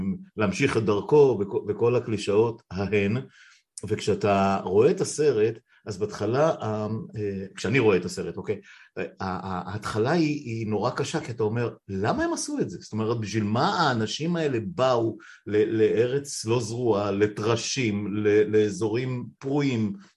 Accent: Afula, Northern District, Israel; אנחנו פלוס מינוס בני אותו דור, וגם גדלנו האמת באזורים גיאוגרפיים די דומים, אני באפולה, אתה בקיבוץ שנמצא רבע שעה מאפולה, או 20 דקות מאפולה

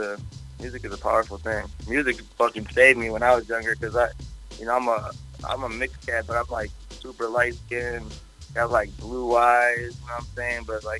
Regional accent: Massillon, Ohio, United States; I'm down from Maslin, back, you know, by Canton and shit down there in Ohio.

